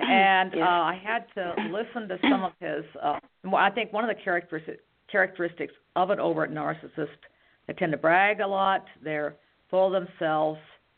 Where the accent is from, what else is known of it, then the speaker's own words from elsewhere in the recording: United States; now in Germany; Oh, yeah. Yeah. I'm American, but I live and work in Germany.